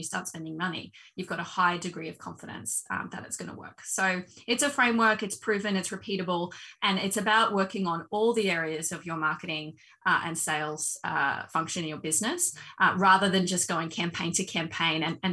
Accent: Australia; I'm Australian, born and bred here in Oz. I'm a mom of three.

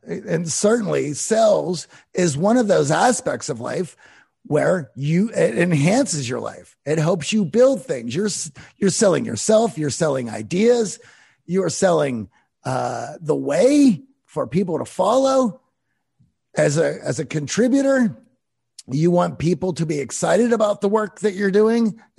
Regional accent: Pittsburgh, Pennsylvania, United States; I grew up in Pittsburgh. My dad grew up on a farm, but my dad worked in a factory.

